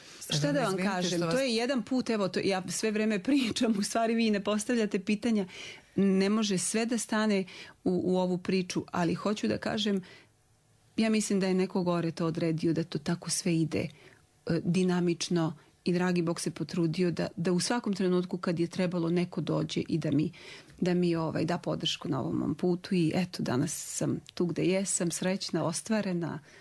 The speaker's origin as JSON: {"language": "Serbian", "town": "Gerzovo", "region": "Republika Srpska", "country": "Bosnia & Herzegovina", "tie": "born or raised there", "said": "ja sam rasla u Gerzovu, to je selo, nadomak Mrkonjića"}